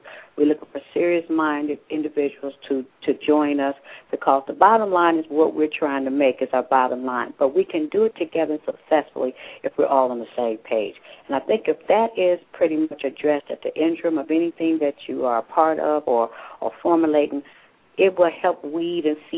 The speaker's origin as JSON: {"language": "English", "town": "Gary", "region": "Indiana", "country": "United States", "said": "And I cheated because I'm from Gary, Indiana, so I know."}